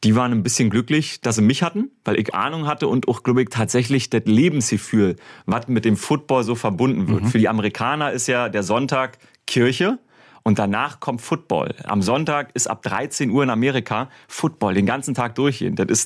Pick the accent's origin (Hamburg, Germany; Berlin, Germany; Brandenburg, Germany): Brandenburg, Germany; Königs Wusterhausen; ich bin ein typischer Junge vom Dorf. Ich komme aus Brandenburger Dorf, Königs Wusterhausen